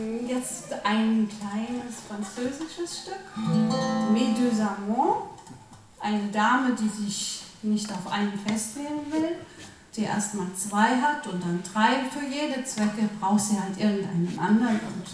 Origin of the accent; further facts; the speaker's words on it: Altenkirchen, Rhineland-Palatinate, Germany; Da ist jemand wirklich aus meiner Heimat angereist. Aus Altenkirchen, da komme ich her, aus dem Westerwald.